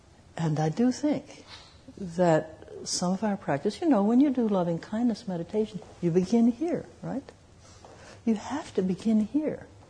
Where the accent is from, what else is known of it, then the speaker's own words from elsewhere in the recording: the South, United States; I come from the South where, you know, there are good families in the South, and, you know, and I wasn't one of them, right?